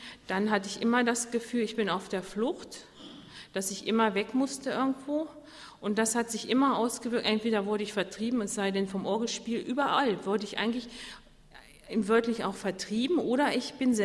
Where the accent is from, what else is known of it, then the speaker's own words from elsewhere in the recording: Zorge, Lower Saxony, Germany; ich komme aus Zorge im Harz. Und ich bin 20 Jahre nach dem Krieg geboren